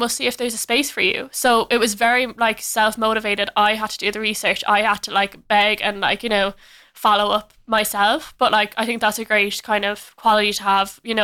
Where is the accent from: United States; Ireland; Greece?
Ireland; Wexford, Leinster; So, yeah, we went over and I'm from Wexford originally.